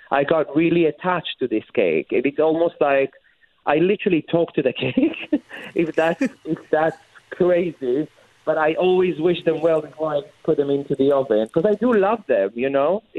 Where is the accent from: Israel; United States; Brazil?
Israel; You know, I want to give people a part of my history as a child growing up in Israel with a mother who cooked and baked her entire life.